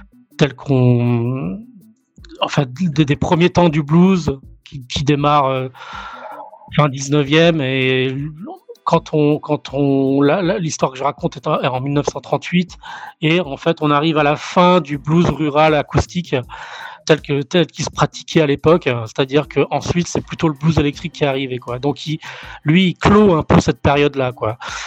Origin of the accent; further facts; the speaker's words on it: Angoulême, Nouvelle-Aquitaine, France; born there; je suis né à Angoulême et je vis de mon dessin depuis 30 ans.